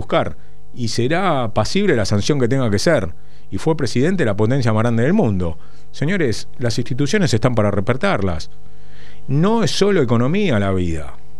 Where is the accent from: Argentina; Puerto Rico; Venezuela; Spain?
Argentina; Los argentinos solo votamos pensando en el bolsillo.